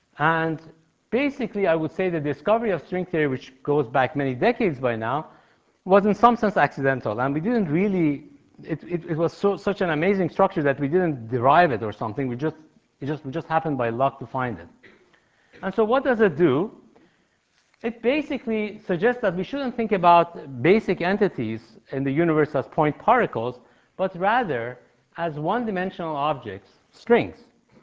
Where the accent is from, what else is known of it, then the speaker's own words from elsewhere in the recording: Boston, Massachusetts, United States; Not to mention that I'm from Boston. It's very cold back there, and being here is a fantastic thing at the same time.